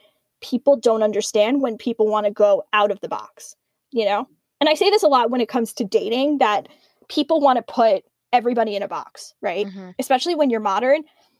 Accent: Five Towns, New York, United States; And I grew up in the Five Towns. And the Five Towns is literally a box in its own.

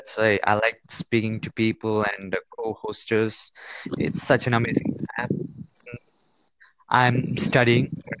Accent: India; Well, I'm from India, by the way

